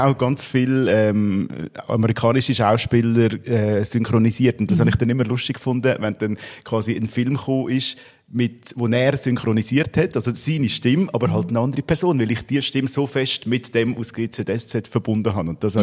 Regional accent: Aargau, Switzerland; bin so durchs Fricktal, meine alte Heimat durchgefahren

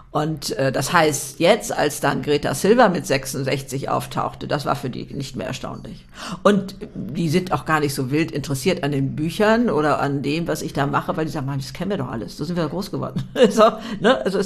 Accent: Hamburg, Germany; als ich jetzt in Hamburg, meine Heimatstadt sozusagen, immer bekannter wurde.

